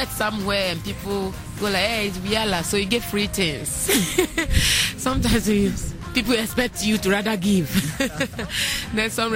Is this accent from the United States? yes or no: no; Ghana; you are a Ghanaian, you go out there and you do what you can do as a Ghanaian to entertain the world.